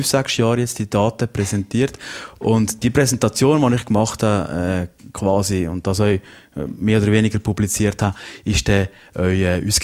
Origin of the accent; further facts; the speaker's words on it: Valais, Switzerland; Es ist halt etwas anderes, wenn man halt als Walliser auswärts geht, arbeiten und die Gefühle, wenn man zurückkommt ins Wallis, das versteht jemand von der Ausserschweiz.